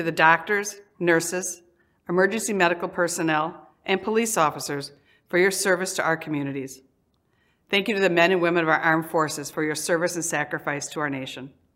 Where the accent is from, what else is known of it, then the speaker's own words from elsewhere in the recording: Delafield, Wisconsin, United States; from Delafield. As Wisconsin prepares to celebrate Christmas